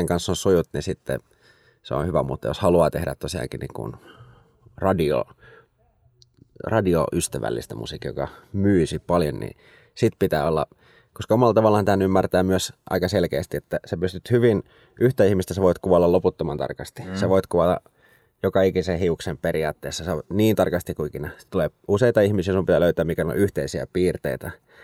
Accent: Espoo, Uusimaa, Finland; Joo, huomio Fat Lizard, että me ollaan espoolaisia myös, että tässä on tämmöinenkin connection

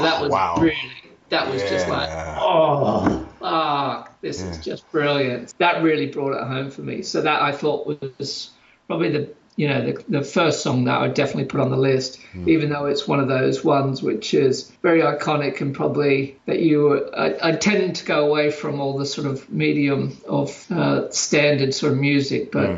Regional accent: Sydney, New South Wales, Australia; But growing up in Sydney and or Australia, I guess, for that matter, it, you know, just the world was so isolated back then.

